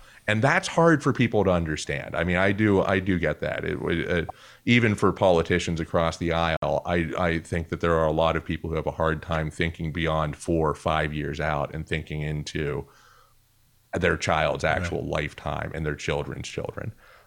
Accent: Wheeling, West Virginia, United States; I grew up in Wheeling, and I have serious hesitance about the benefits of fracking

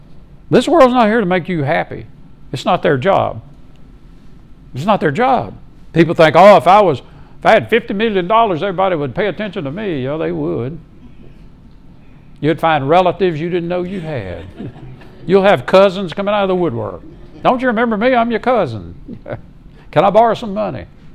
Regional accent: Meridian, Mississippi, United States; I grew up in Meridian, Mississippi. That's where I was born.

